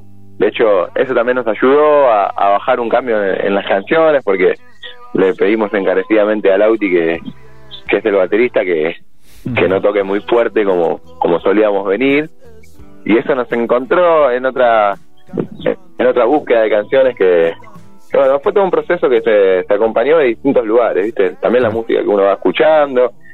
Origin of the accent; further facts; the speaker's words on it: Quilmes, Buenos Aires Province, Argentina; Bueno, nosotros somos de Quilmes en realidad.